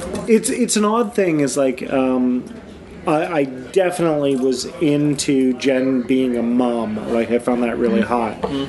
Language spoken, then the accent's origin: English; Alberta, Canada; I'm from Alberta